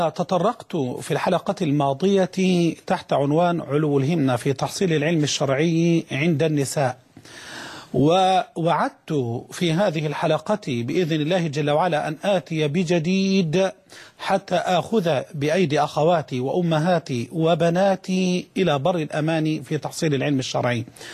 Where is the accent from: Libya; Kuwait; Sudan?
Libya; وبالنسبة أيضا بإذن الله إلى بلدتنا الطيبة ليبيا.